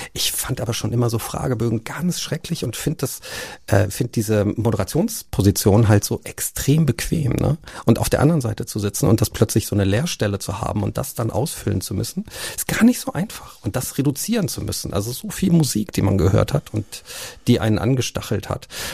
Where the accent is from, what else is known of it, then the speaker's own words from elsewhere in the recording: Cologne, North Rhine-Westphalia, Germany; Ich bin ja in Köln groß geworden und natürlich nimmt man da diese Karnevalszeit mit, ne? Als Urkölner. Also mein Vater ist auch Urkölner, auch da geboren.